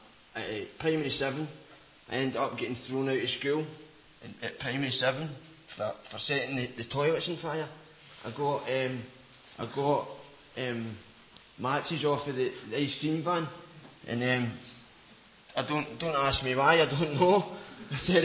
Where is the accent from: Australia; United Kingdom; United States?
United Kingdom; Coatbridge, Scotland; I was brought up in Coatbridge. It's in Glasgow, in Scotland. I was brought up with a good family.